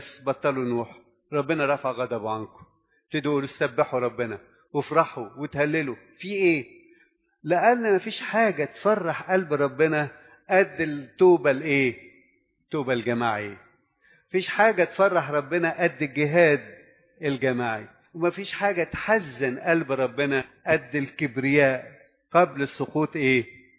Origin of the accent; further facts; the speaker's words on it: Egypt; زي ما تعودنا كمصريين او كشرقيين